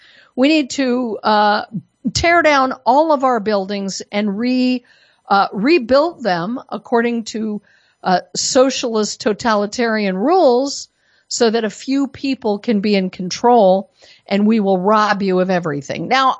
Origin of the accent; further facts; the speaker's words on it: Colorado, United States; this is out of my home state. I don't live there anymore. It's become too communist, but Colorado.